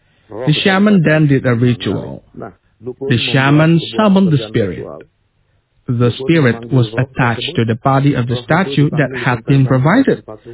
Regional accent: Nainggolan, North Sumatra, Indonesia; In fact, our origins are from Samosir, the origins of our ancestors. So we come here from Nainggolan district because

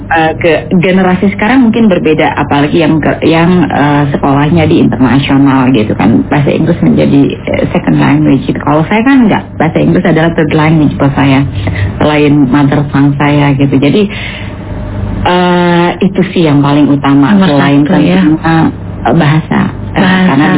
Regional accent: West Java, Indonesia; saya orang Sunda, jadi saya tahu persis gitu perbandingannya

